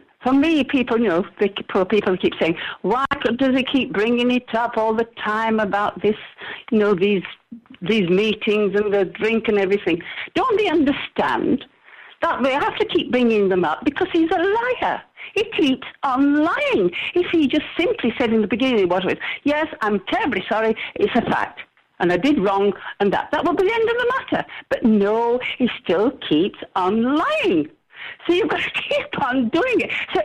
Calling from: Calgary, Alberta, Canada; in Calgary.

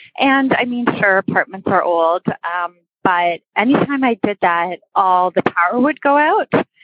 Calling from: Toronto, Ontario, Canada; Hello, I'm calling from Toronto.

